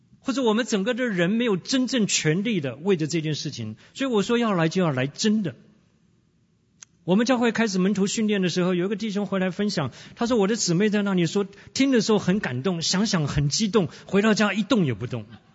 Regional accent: Taiwan; 我从小是 MIT 的背景啊 ，Made in Taiwan， 我在台湾长大的

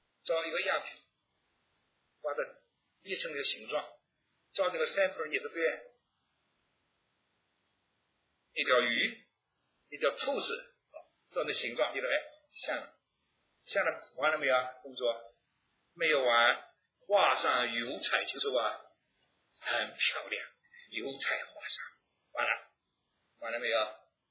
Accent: China; 我们中国人有这么多，13亿14亿人口

